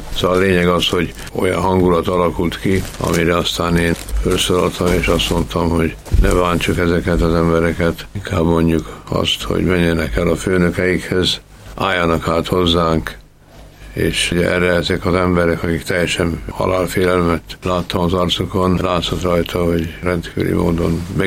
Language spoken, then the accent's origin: Hungarian; Ács, Komárom-Esztergom, Hungary; egész 45-ig Ácson voltak, és ott is nőttem föl, ott nőttem fel az általános iskolát.